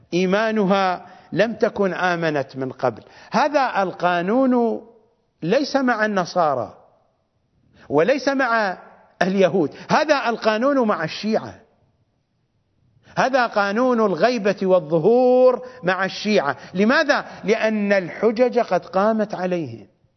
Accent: Iraq; وهذا هو سبب البلاء عندنا في العراق

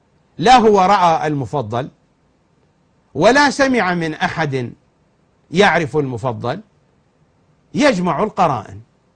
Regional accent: Iraq; accent: Iraqi; أصحاب الحمام بلهجتنا العراقية يعني المطيرشية، الشطار بلهجتنا العراقية يعني كلاوتشية

